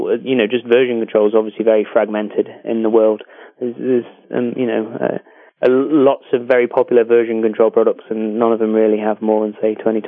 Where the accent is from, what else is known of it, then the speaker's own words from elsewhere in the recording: England, United Kingdom; now in Northern Ireland, United Kingdom; I am English